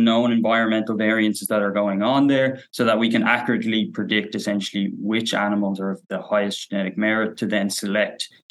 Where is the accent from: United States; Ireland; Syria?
Ireland; Dublin, Leinster; I'm a city kid, so from Dublin as well. So I don't have a huge farming background, but both my parents grew up on farms, so I would have that connection there. Then in 2018, I moved over to Canada